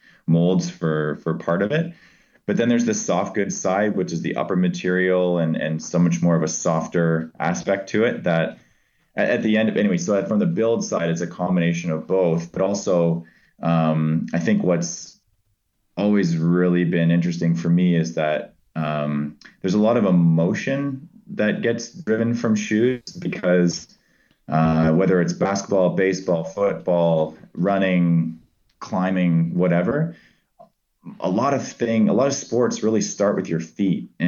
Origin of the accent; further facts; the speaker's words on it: Ontario, Canada; as a Canadian growing up in Southern Ontario